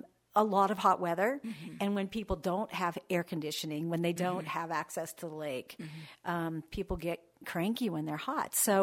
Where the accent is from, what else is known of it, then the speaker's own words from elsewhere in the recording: California, United States; moved away; I came from California.